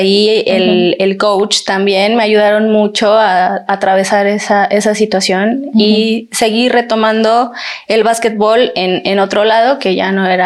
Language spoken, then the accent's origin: Spanish; Chapingo, State of Mexico, Mexico; mis papás son chapingueros, entonces yo soy 100% chapinguera, dicen por ahí, ¿no? Sí, cuando era niña, pues me la vivía aquí en los... Justamente aquí afuera, en los jardines de industrias